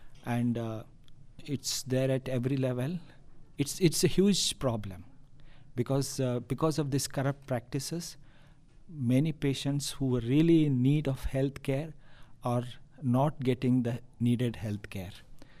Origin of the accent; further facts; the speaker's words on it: Karnataka, India; English is a second language; I'm from India. I'm a medical doctor. And I'm from one of the southern states in India by name Karnataka.